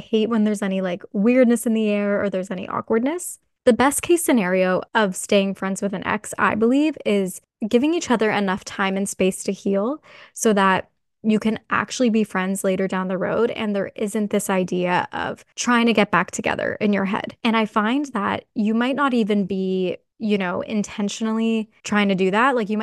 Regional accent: Toronto, Ontario, Canada; because I'm from Toronto.

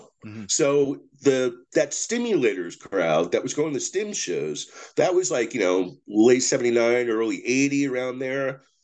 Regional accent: Clifton, New Jersey, United States; well, in my hometown of Clifton, we had a band you might have heard

